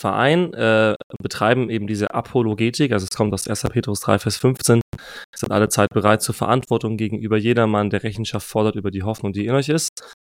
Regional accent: Hamburg, Germany; Also ich komme nicht gebürtig aus Bremen, aber Hamburg, ne?

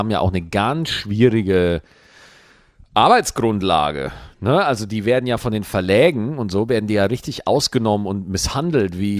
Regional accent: Bavaria, Germany; Weil bei mir darf man sich drüber lustig machen, weil ich bin Bayer, ich bin aber auch Deutscher und so und deswegen, wenn ich komisch rede

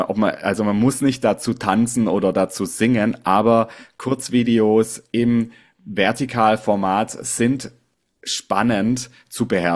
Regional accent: Southwest Germany, Germany; Ich komme aus dem Südwesten in Deutschland

